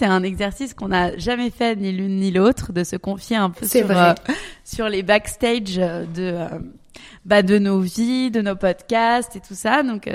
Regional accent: Paris, Île-de-France, France; now in Dubai, United Arab Emirates; je suis parisienne d'origine et expatriée pour la 3e fois. En ce moment, je vis à Dubaï.

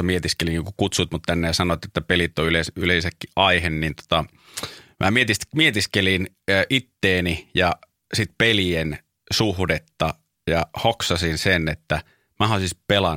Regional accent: Raahe, North Ostrobothnia, Finland; oli joku 2 vuotta sitten kavereiden kanssa tuolla kotipuolessa Raahessa.

